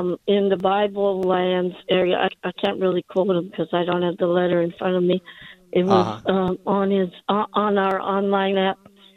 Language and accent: English; Hawaii, United States; I'm from Hawaii where it's customary to scatter your ashes.